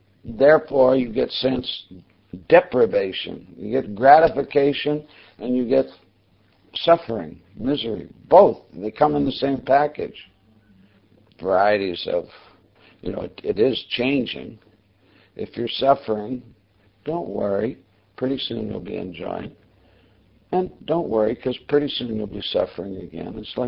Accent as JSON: {"language": "English", "country": "Canada", "said": "Yeah, actually, I'm Canadian, so I'm from the colonies."}